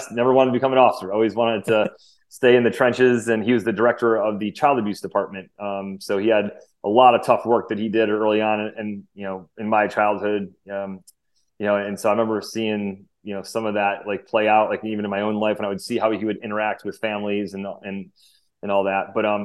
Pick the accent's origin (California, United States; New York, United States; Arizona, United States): New York, United States; Syracuse; I born and raised in Syracuse, New York.